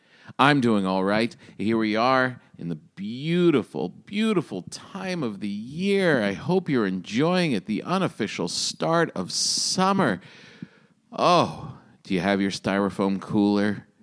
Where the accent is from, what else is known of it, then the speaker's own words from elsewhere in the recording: New Jersey, United States; Those are two shows around my home state of New Jersey, and I hope that people come out.